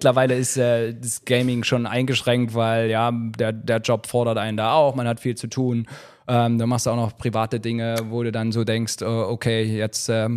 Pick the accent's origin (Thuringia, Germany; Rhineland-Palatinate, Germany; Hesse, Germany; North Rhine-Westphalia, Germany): Thuringia, Germany; weil ich bin aus dem Osten, bin Thüringer.